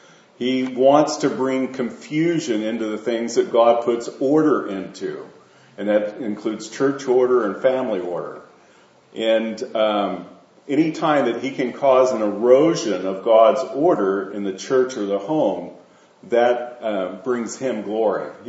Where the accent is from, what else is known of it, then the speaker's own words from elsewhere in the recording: Kansas, United States; We're from Kansas, so that's about 1,000 miles, 1,600 kilometers difference.